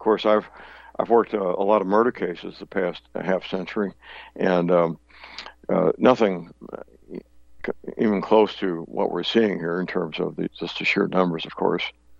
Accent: Steelville, Missouri, United States; here in my hometown in Steelville, there's two funeral homes

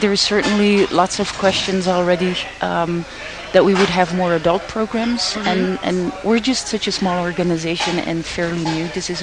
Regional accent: Flanders, Belgium; accent: Flemish; English is a second language; I'm from Belgium, so you hear a Flemish accent.

